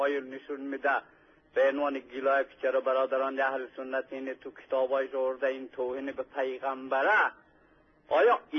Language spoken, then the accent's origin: Persian; Afghanistan; خدا شاهدم من یه افغانی هستم.